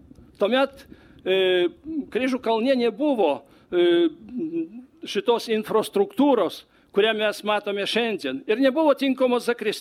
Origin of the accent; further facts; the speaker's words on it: Belarus; Lithuanian is a second language; Aš esu iš Baltarusijos, lietuvių kalba nėra mano gimtoji kalba.